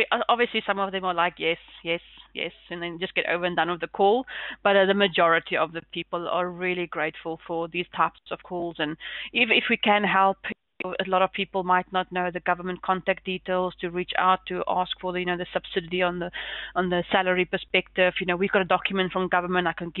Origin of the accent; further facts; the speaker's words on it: South Africa; now in New Zealand; Myself, not being a Kiwi from South Africa, being here 6 months, I know the beauty what this country has.